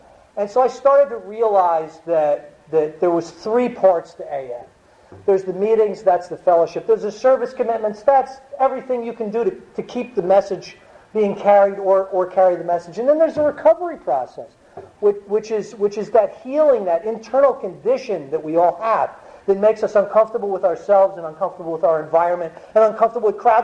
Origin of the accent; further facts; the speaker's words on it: Northeast, United States; I'm from the Northeast. We do more thinking by 9 o'clock in the morning than an Arkansasian's going to do all day.